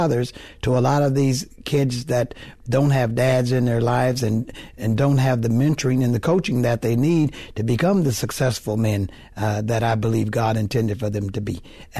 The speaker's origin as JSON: {"language": "English", "town": "Oakland", "region": "California", "country": "United States", "tie": "born or raised there", "also_born_or_lived": "Berkeley", "said": "No, I was born in Berkeley, but I grew up in Oakland. I've lived here 67 years."}